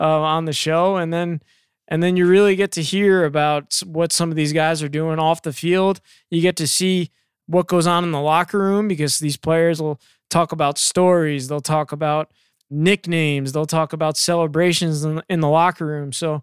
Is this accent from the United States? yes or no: yes; Long Island, New York, United States; I grew up in Long Island, New York, and old school radio was my thing, WFAN.